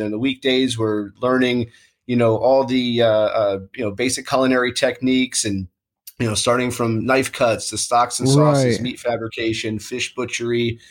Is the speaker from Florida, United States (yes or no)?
yes; Florida, United States; I'm from South Florida originally.